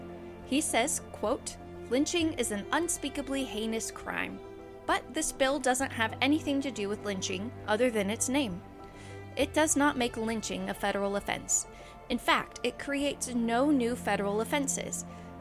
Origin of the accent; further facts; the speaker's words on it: Georgia, United States; my home state of Georgia recently signed hate crime legislation into law this past year.